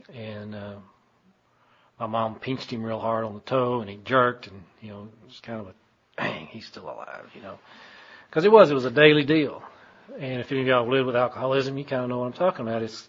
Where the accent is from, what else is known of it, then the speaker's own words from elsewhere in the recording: Texas, United States; I grew up out in West Texas. Grew up in a farming and ranching community, a farming and ranching family.